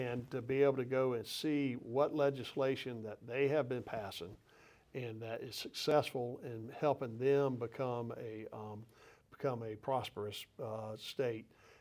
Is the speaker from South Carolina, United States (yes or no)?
yes; Sumter, South Carolina, United States; I'm from Sumter